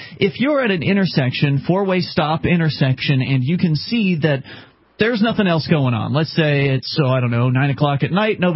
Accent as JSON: {"language": "English", "region": "the South", "country": "United States", "said": "I'm from the South. We're all from the South."}